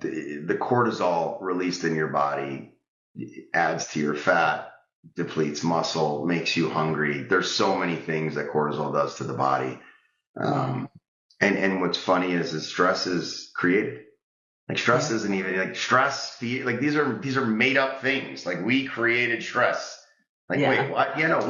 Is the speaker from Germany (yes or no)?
no; Italy; now in United States; Like you go to pasta in Italy, I'm from Italy, Italian.